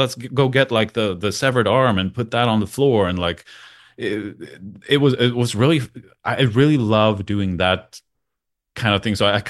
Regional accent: Sweden; first language sv; English is a second language; I would love to do a Swedish movie because I've never done that.

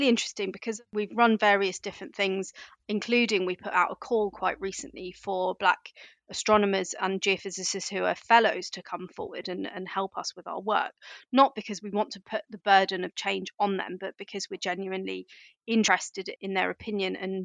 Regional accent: United Kingdom; being a British Indian person wanting to be in the space industry, my family just didn't really understand my career choices.

